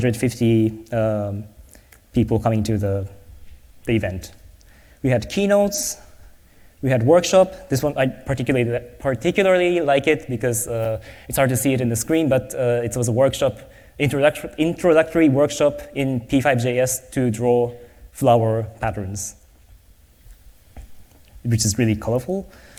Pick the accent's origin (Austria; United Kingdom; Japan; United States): Japan; then I really thought that we have to do this in Japan, because I'm from Japan, and at that time I was not living in Japan